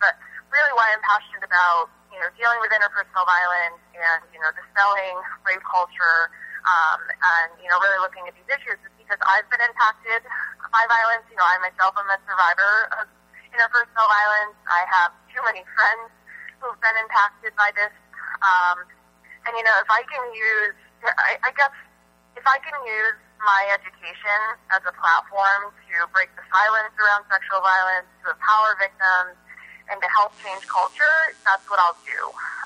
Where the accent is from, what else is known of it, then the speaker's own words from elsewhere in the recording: New York, United States; moved away as an adult; now in Duluth, United States; So I'm actually from New York originally and moved to Duluth in 2011.